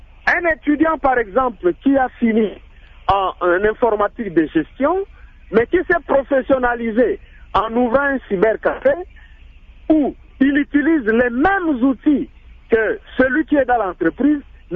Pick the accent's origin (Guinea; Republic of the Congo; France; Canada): Republic of the Congo; ces expatriés qui viennent arracher les emplois chez nous en République du Congo